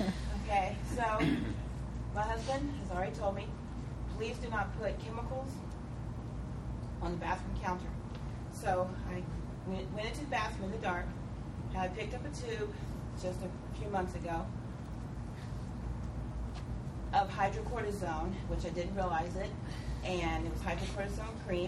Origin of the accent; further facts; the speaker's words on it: New York, United States; born there; also born or lived in Germany; So I was born in New York, but I lived a lot in Germany, speak some in Holland, places like that.